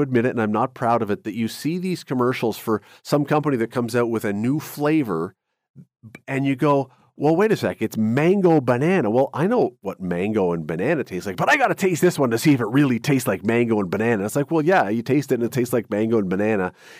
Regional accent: Toronto, Ontario, Canada; You know, I grew up in Toronto.

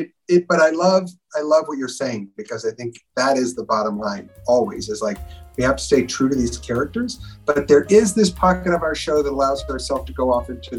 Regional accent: Brooklyn, New York, United States; born there; I was born in Brooklyn.

